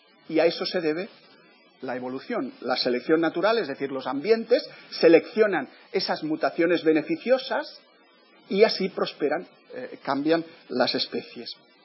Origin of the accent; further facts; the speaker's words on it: Catalonia, Spain; Yo, como soy catalán, arrimo el ascua a mi sardina y hablo de Montserrat.